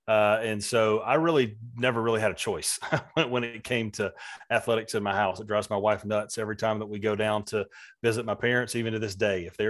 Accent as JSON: {"language": "English", "town": "Valdosta", "region": "Georgia", "country": "United States", "tie": "born or raised there", "said": "to be a kid growing up in Valdosta, Georgia in the mid-80s, what was great."}